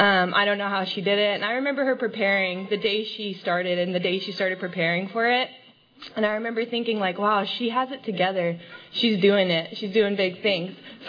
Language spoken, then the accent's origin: English; Three Rivers, United States; I'm from Three Rivers. I was born and raised there.